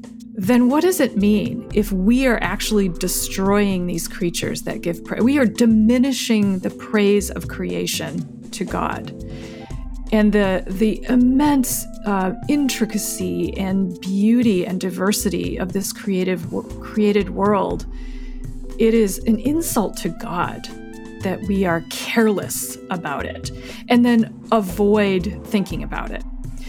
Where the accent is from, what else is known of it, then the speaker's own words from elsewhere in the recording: Michigan, United States; I grew up in West Michigan, and I was a curious child.